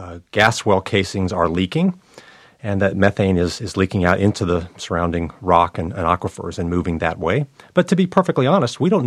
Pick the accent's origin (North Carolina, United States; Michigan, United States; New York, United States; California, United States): North Carolina, United States; It's coming to my home state of North Carolina.